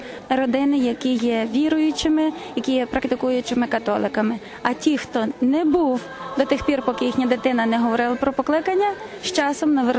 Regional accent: Ivano-Frankivsk, Ivano-Frankivsk Oblast, Ukraine; now in Zakarpattia, Ukraine; Я сама є родом з Івано-Франківська, але на Закарпатті вже протягом практично 5 років.

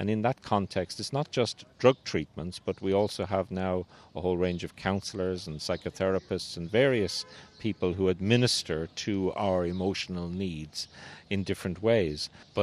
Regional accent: Ireland; I come from Ireland, and when I was growing up, Ireland was a very Catholic country.

